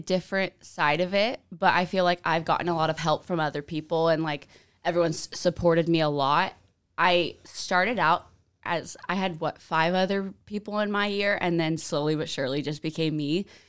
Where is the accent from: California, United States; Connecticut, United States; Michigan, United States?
California, United States; San Diego; now in Boise, United States; So I'm from San Diego, California. I went to Mount Carmel High School. I was on their dance team there.